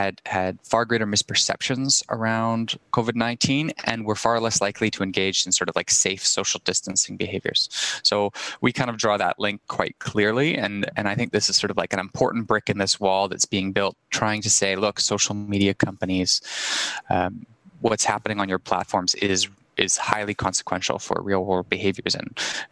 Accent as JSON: {"language": "English", "town": "Winnipeg", "region": "Manitoba", "country": "Canada", "said": "I mean, I'm originally from Winnipeg."}